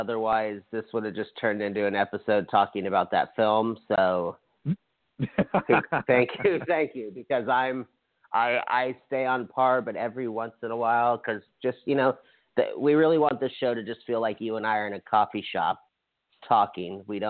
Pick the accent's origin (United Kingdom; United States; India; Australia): United States; Hawaii; I'm from Hawaii, so I totally know the, like, when you have six ethnicities. I have a white dad and a Mexican mother